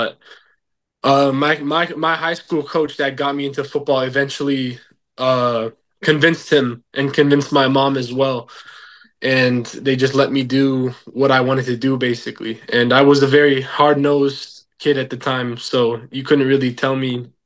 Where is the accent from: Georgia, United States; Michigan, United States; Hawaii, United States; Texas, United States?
Michigan, United States; Well, I'm from Michigan, so the Detroit Lions, of course.